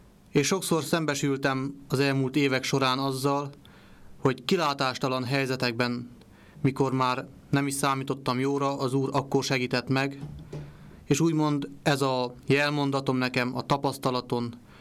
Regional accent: Deményháza, Mureș County, Romania; Deményházi születésű vagyok. Deményháza az a Felső Nyárád mentén helyezkedik el, egy nagyon kicsi település.

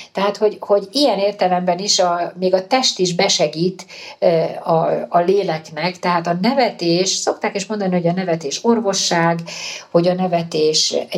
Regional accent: Pécs, Baranya, Hungary; hát én pécsi származású vagyok, és ott közelünkben van ugye Mohács, ott van a busójárás

